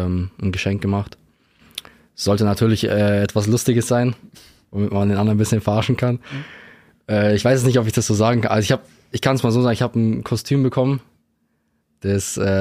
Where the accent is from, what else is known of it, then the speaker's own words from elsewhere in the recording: Straubing, Bavaria, Germany; Ich bin mit denen auch aufgewachsen in Straubing.